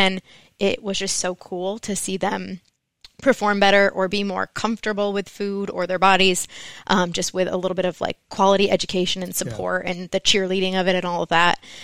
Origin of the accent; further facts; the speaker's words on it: Connecticut, United States; moved away as an adult; now in Texas, United States; I am originally from Connecticut. I came down to Texas thinking I wanted to be a chemical engineer in college.